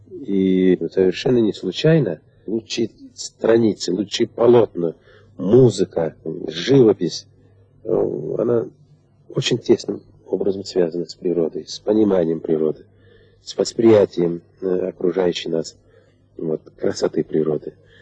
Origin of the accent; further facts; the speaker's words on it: Sheker, Talas Region, Kyrgyzstan; Ибо я родился и вырос в Аиле, в Шекере. Это горный Аил.